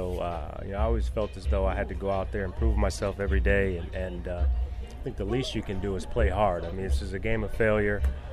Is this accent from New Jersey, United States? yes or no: yes; New Jersey, United States; born there; You know, I was born in New Jersey, so I was a big Yankee fan growing up